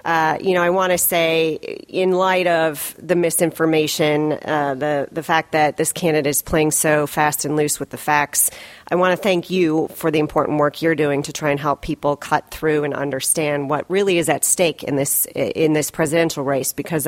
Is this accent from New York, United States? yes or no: no; Iowa, United States; in light of all the deaths that have occurred in my home state of Iowa